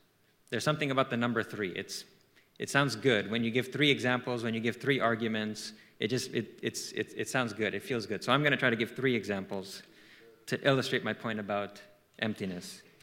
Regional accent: Arizona, United States; You all live in California. I'm from Arizona. Arizona is a bit wilder than California.

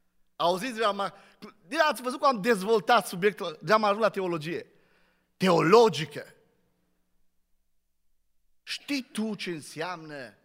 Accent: Romania; mirosea, zicem noi românii, de departe alcool

